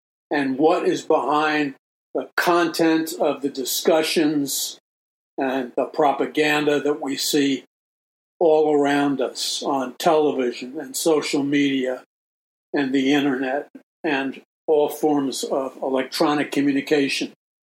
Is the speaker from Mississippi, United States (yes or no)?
no; New York City, New York, United States; And I'm from New York City, so I'm not even sure what a weasel looks like up close.